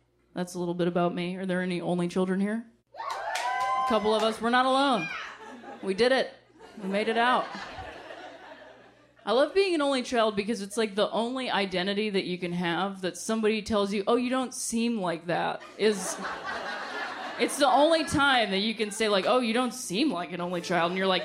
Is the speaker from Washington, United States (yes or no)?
no; Ohio, United States; I'm from Ohio originally. I like to call that the thinking man's Indiana. It's a fun place. Being from Ohio, a lot of my family are hillbillies.